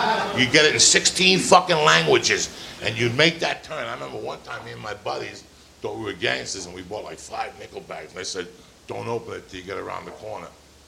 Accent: New Jersey, United States; when I was a kid, I was growing up in Jersey.

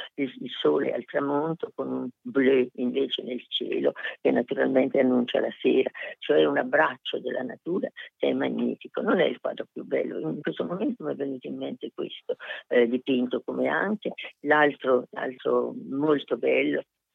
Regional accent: Urbino, Marche, Italy; born there; io sono nata a Urbino, qui è la città di Raffaello, come si sa, proprio davanti al Palazzo Ducale. Da bambina giocavo attorno al monumento di Raffaello

